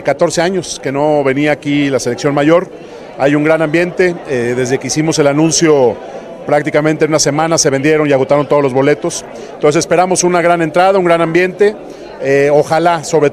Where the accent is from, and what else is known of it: Mexico